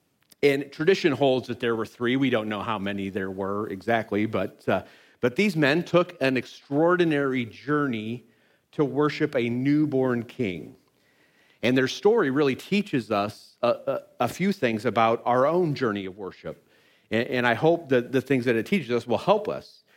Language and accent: English; Illinois, United States; I mean, I'm from Illinois. I've been to the Smokies before then